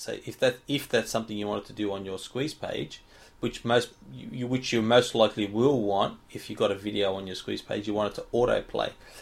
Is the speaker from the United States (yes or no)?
no; Australia; accent: Australian; Yep, sorry, it's my Aussie accent. Sorry.